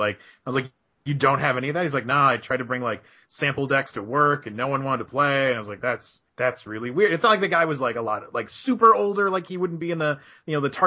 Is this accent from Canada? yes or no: yes; Canada; now in Los Angeles, United States; I have to explain I'm Canadian, but I'm living in LA.